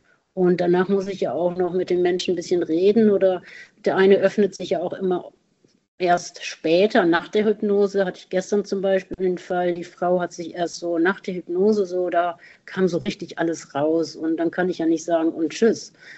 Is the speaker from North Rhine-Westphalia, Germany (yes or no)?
no; Melle, Lower Saxony, Germany; Weil ich komme ja gebürtig aus dem Norden, aus Melle, war aus Osnabrück, also bin ja auch erst seit 18 Jahren hier